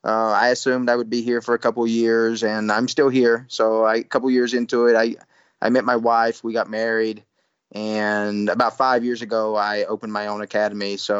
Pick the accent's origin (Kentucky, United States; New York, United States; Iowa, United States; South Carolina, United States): Kentucky, United States; Yeah, I'm actually from Kentucky. I'm from the Southeast United States